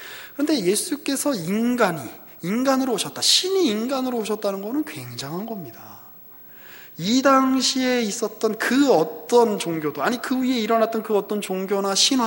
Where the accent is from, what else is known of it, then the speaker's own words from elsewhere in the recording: South Korea; born there; 나오고 보니까 우리 아버지가 한국 사람이야. 우리 아버지가 미국 사람이었으면 훨씬 좋았을 텐데. 내가 나오고 보니까 우리 여기 그 한반도에서 이렇게 태어난 거 아닙니까?